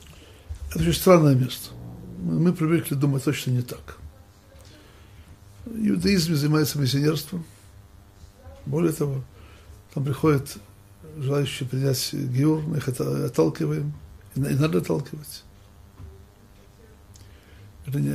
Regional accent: Russia; когда узнал, что я из России

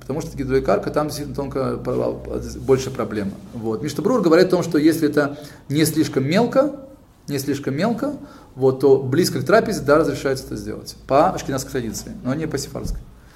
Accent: Tashkent, Uzbekistan; Я просто из Ташкента

